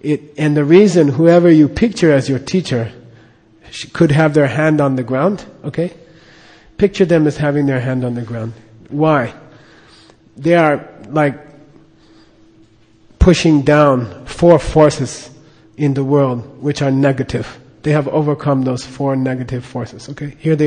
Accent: Phoenix, Arizona, United States; Even when I was growing up in Phoenix, you go down Central Avenue and there's churches all the way down.

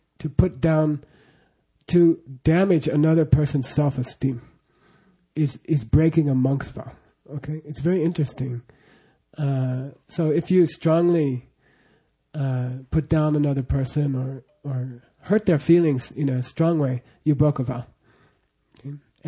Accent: Phoenix, Arizona, United States; I became aware of my prejudice that I had grown up with. I grew up in Phoenix

